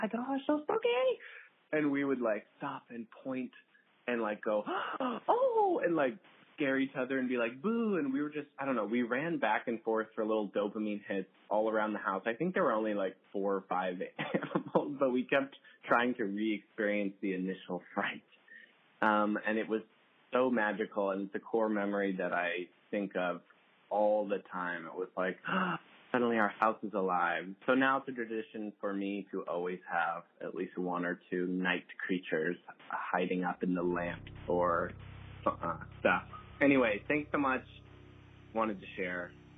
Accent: Seattle, Washington, United States; now in Portland, United States; from Portland, Oregon. I grew up in Seattle.

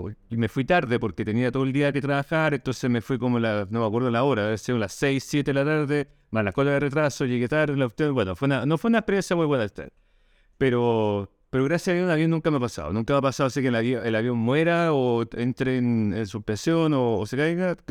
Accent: Santiago, Santiago Metropolitan Region, Chile; Entonces yo, por supuesto, como buen santiaguino maniático, le digo a la persona del tren

